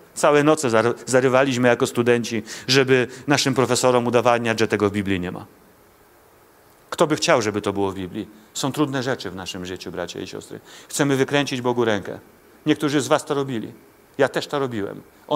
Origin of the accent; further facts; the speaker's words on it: Jarocin, Greater Poland Voivodeship, Poland; born there; Ja urodziłem się w Jarocinie